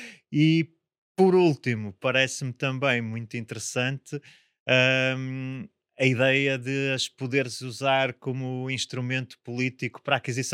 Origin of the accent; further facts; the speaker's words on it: Angola; born there; Eu nasci em Angola e estive depois um par de meses a trabalhar em Angola, já passado muitos anos de lá estar